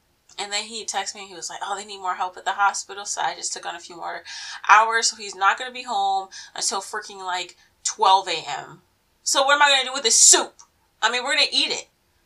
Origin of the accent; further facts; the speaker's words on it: Maryland, United States; And I'm from Maryland and we love crabs. Maryland, USA, by the way.